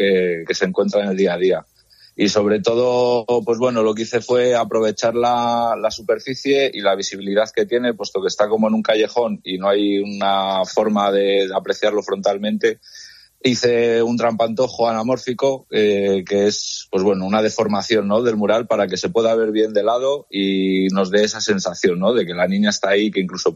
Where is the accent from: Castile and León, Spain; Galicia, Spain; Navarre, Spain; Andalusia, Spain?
Castile and León, Spain; León; de la montaña, que como quien dice ahí en León, yo soy de León y te sentías, ¿no?, como un poco aislado en este sentido.